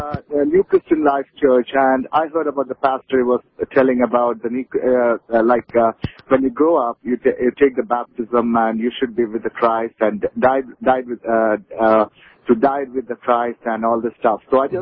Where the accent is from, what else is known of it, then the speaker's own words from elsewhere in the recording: India; because I'm a Catholic background and I came from India.